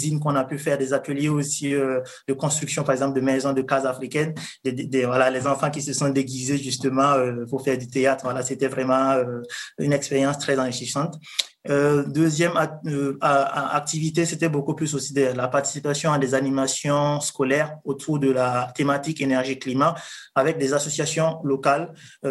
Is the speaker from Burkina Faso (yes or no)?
yes; Burkina Faso; je suis originaire du pays du Burkina Faso, le pays des hommes intègres.